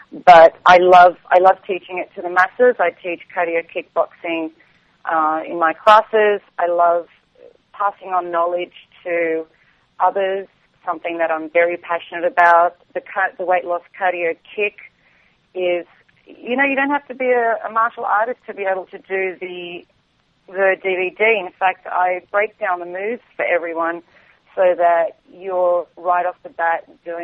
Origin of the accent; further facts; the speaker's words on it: Australia; Because I'm Australian, it doesn't mean that I'm a drinker. I'm a poor excuse for an Australian.